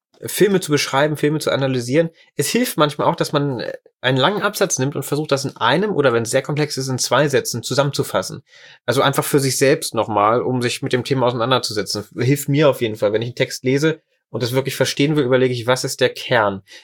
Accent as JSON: {"language": "German", "town": "Wolfsburg", "region": "Lower Saxony", "country": "Germany", "said": "in Wolfsburg, wo ich herkomme"}